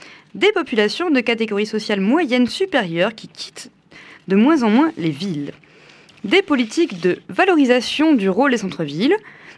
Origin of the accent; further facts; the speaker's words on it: Dijon, Bourgogne-Franche-Comté, France; Donc moi je suis originaire de Dijon, donc j'ai vu le centre-ville se métamorphoser en 5 ans.